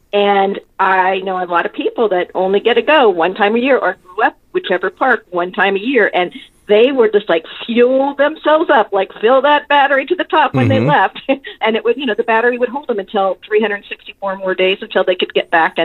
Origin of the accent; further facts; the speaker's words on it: California, United States; I grew up in the San Fernando Valley.